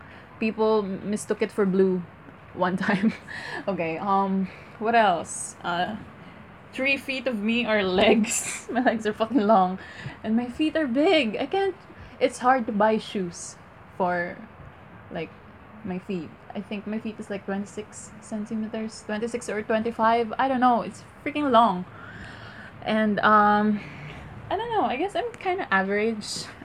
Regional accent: Philippines; I am not white. I am Filipino, born and raised.

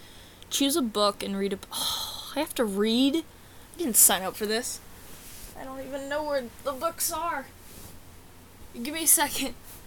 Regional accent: Pennsylvania, United States; Where am I from? I am from Eastern Pennsylvania. That's about as all I'm gonna tell you.

